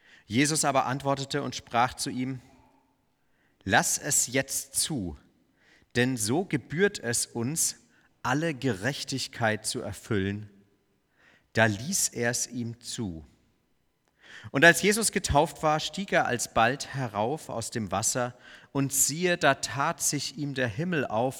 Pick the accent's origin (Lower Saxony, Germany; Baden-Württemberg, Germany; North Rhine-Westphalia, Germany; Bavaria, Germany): Bavaria, Germany; Ergolding, das liegt bei Landshut, das liegt so zwischen München und Regensburg. Ihr habt das sicher an meinem Akzent schon wahrgenommen, dass ich ein typischer Bayer bin.